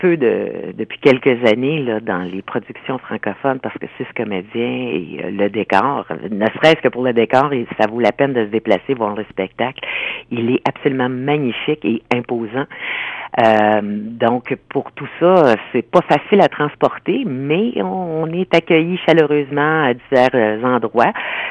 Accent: Elliott Lake, Ontario, Canada; Eh oui, alors moi je suis native d'Elliott Lake en Ontario

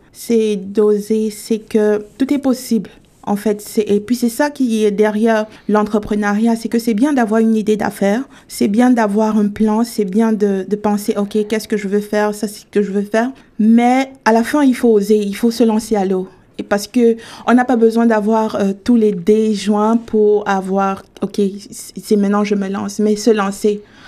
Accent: Cameroon; now in Canada; Mon pays d'origine est le Cameroun.

